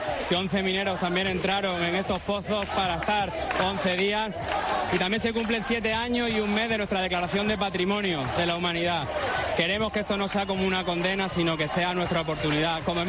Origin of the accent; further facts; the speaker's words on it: Almadén, Castilla-La Mancha, Spain; Soy de Almadén y como uno más quiero luchar